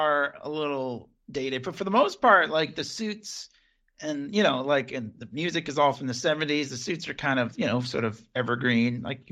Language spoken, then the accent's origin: English; Boston, Massachusetts, United States; Just because we're from Boston.